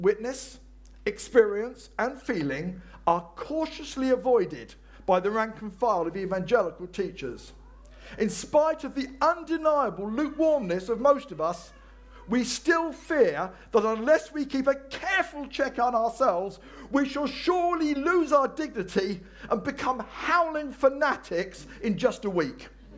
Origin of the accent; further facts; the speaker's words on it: England, United Kingdom; we have come out of that deep freeze and we are so English through and through